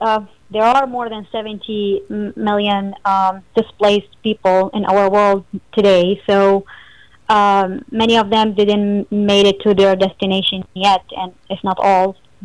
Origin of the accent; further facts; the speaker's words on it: Iraq; And pretty much I was born and raised in Iraq, and my family, majority of them still in Iraq, and some have left or were forced to leave.